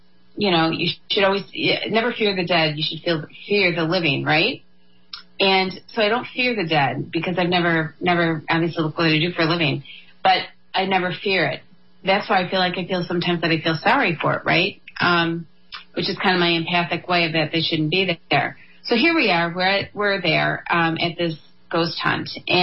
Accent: United States; the second one is you have to take your kids to Washington, D.C., as being an American, right?

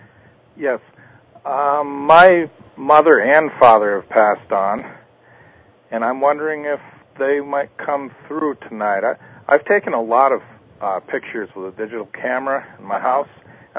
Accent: Vermont, United States; born there; I was born in Vermont.

